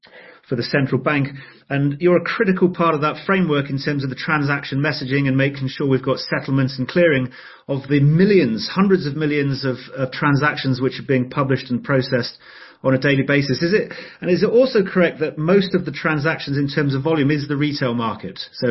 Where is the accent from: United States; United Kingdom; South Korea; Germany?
United Kingdom; England; now in South Africa; if you don't know, I'm from England originally, comparing my experience in South Africa, it's been a net positive in many ways